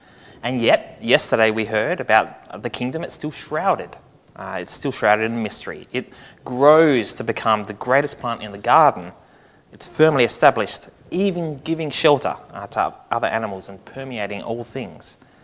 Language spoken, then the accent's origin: English; Maryland, United States; I grew up on the Eastern Shore. I am an Eastern Shore boy